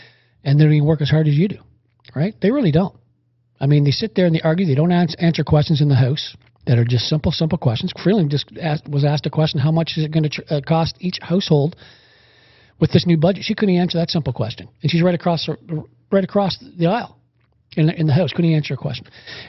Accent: Canada; I'm a Canadian. You're a Canadian. This is our home. This is where we live.

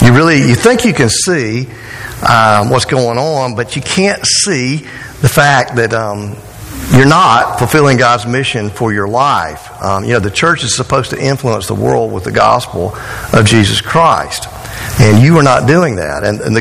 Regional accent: Georgia, United States; You know, I'm from South Georgia, and we've got a town there called Cairo.

